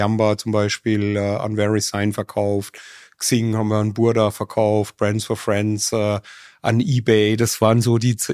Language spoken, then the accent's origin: German; Rüdenau, Bavaria, Germany; geboren in Miltenberg am Main, hier in dem kleinen Dorf Rüdenau aufgewachsen und dann war ich mal in den USA auf der High School, dann an der European Business School im Rheingau studiert